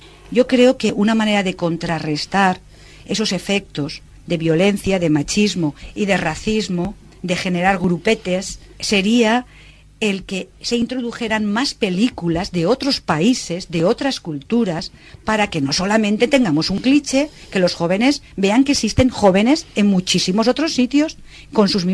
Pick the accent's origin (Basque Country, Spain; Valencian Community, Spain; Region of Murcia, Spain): Valencian Community, Spain; Valencia; Yo puedo irme a Galicia, vivir con los gallegos, pero sé que soy de Valencia y si hablar valenciano no se me olvida, pero voy a aprender gallego.